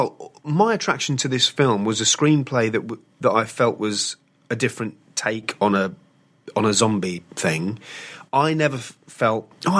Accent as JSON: {"language": "English", "country": "United Kingdom", "moved": "as an adult", "lives_now": "Australia", "said": "So I'm foreign to all of that."}